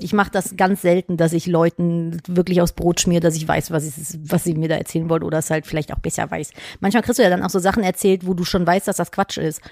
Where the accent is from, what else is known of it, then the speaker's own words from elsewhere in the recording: London, England, United Kingdom; Zufällig, und ich komme auch aus London.